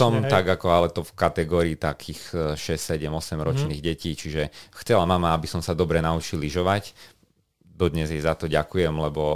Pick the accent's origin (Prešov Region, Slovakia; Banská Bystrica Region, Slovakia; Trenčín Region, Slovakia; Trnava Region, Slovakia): Banská Bystrica Region, Slovakia; Banská Bystrica; Som rodák z Banskej Bystrice, celý život tam žijem, študoval som a ani sa mi nejak nechce odtiaľ ísť, som taký usadlík.